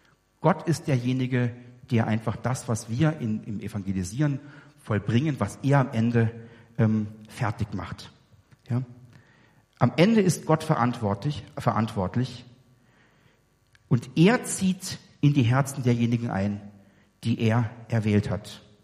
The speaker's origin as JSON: {"language": "German", "town": "Hamelin", "region": "Lower Saxony", "country": "Germany", "tie": "born or raised there", "said": "Ich bin ja in Hameln aufgewachsen, der berühmten Rattenfängerstadt."}